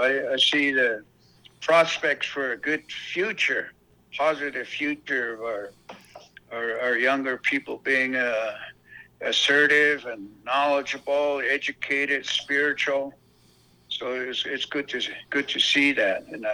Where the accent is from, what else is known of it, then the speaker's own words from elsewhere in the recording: Fort Defiance, Arizona, United States; There was like maybe 9-10 people, including myself. I'm from Fort Defiance.